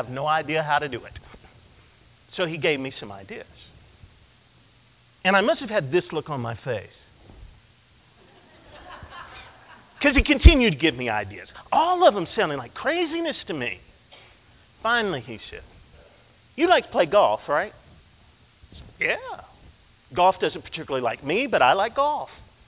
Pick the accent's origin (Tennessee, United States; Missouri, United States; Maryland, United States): Tennessee, United States; I was from Tennessee. I didn't know that there were people who had never been to church before.